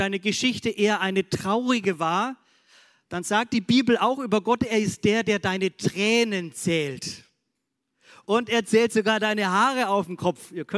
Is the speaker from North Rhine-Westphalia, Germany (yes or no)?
no; Oettingen, Bavaria, Germany; born there; geboren in Oettingen oder eben Deutsch.